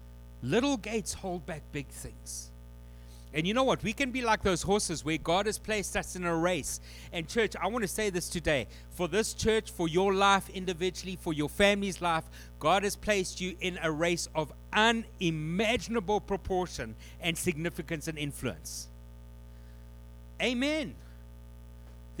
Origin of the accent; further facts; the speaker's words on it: South Africa; moved away; when we came from South Africa, we often thought about. We had these things called burglar gates on all of our doors.